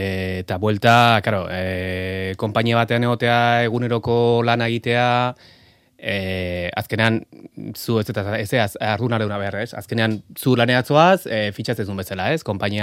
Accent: Pasaia, Basque Country, Spain; pasaia, bueno, txikia da, baina ni pasaitarra naiz, eta azkenean hor ondo sentitzen naiz.

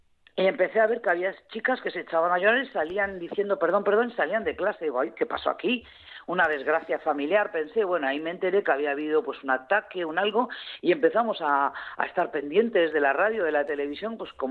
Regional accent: Mondragón, Basque Country, Spain; Yo residiendo allí, pues celebraba pues Santo Tomás, como se celebra en mi pueblo natal, en Arrasate, Mondragón.

